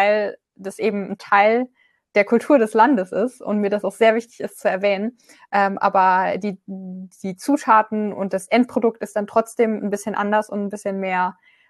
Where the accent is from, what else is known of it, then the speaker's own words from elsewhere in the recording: Saarland, Germany; Also ich komme jetzt zum Beispiel aus dem Saarland ursprünglich und da ist es noch nicht so verbreitet.